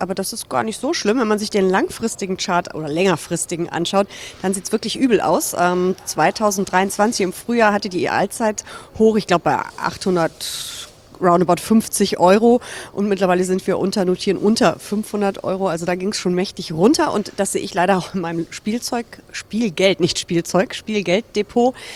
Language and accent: German; Düsseldorf, North Rhine-Westphalia, Germany; in meiner Heimatstadt Düsseldorf